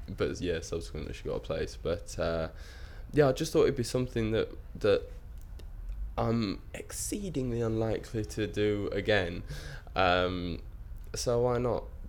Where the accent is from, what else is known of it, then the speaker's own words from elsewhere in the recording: Bradford, Yorkshire and the Humber, United Kingdom; now in London, United Kingdom; I'm 23 years old and I'm from Bradford in Yorkshire, but I now live down in London.